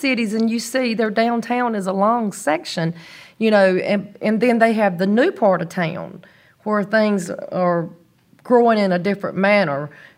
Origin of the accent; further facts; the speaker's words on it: Snipesville, Georgia, United States; also born or lived in Coffee County; Not too far. I grew up in Jeff Davis out in a community called Snipesville.